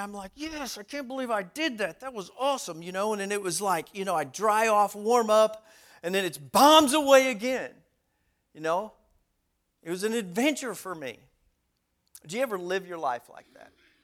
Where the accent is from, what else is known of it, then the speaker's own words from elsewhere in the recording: South Bend, Indiana, United States; I'll take this time in the pulpit to say I'm from South Bend, Indiana.